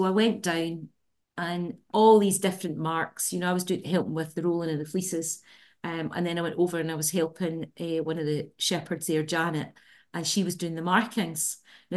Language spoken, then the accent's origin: English; Motherwell, Scotland, United Kingdom; also born or lived in Inverness; So Inverness, and then grew up in Motherwell. So went to school in Motherwell, as you'll probably hear from my accent.